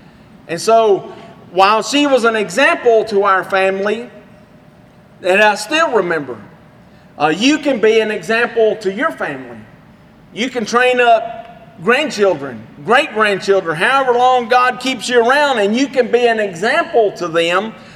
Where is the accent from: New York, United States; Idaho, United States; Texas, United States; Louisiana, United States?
Texas, United States; Iredell; When I was a kid, I grew up over in Iredell in Bosque County.